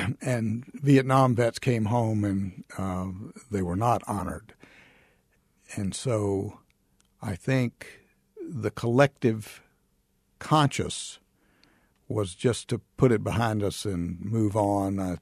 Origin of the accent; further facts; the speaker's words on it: Danville, Virginia, United States; My hometown, Danville, Virginia, had a big day for me with a parade